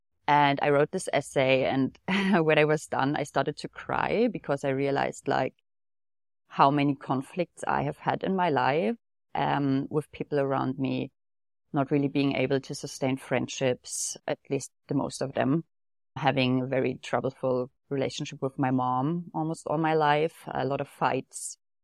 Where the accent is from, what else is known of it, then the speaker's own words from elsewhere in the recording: Leipzig, Saxony, Germany; also born or lived in Dresden / Magdeburg; I'm German. I grew up in Leipzig and was living in Dresden for a couple of years. And the last years I was in Magdeburg, the smaller town in Germany.